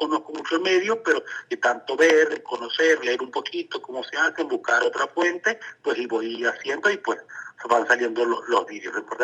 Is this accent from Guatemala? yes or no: no; Calabozo, Guárico, Venezuela; Canto, hago canciones para mi gente de Venezuela igual, apoyándolos a ellos, a mí específicamente en mi pueblo Calabozo.